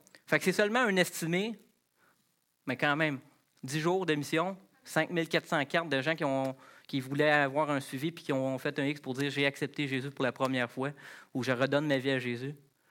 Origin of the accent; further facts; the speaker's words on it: Quebec, Canada; je suis un Québécois, je n'allais pas à l'église.